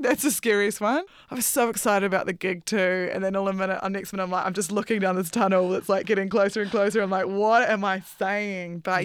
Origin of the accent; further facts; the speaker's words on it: Feilding, Manawatū-Whanganui, New Zealand; So I grew up in Fielding. It's a small, but not small for New Zealand, farming town.